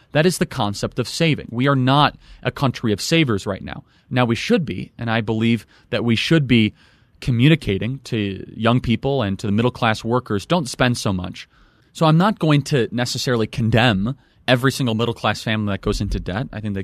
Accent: Chicago, Illinois, United States; being a Chicagoan, it's the last thing I can be proud of from that corrupt, awful place of disaster, of that awful city.

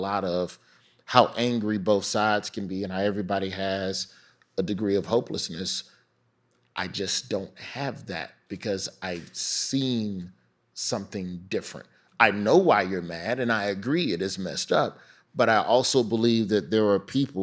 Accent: Birmingham, West Midlands, United Kingdom; Growing up in Birmingham

